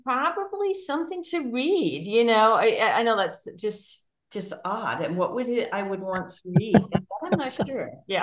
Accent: England, United Kingdom; growing up in England, I love fish and chips.

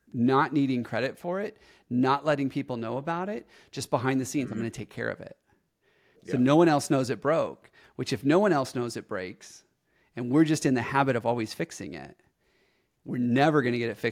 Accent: Arizona, United States; which I come from Arizona, which 10 inches of rain might be 2 or 3 years.

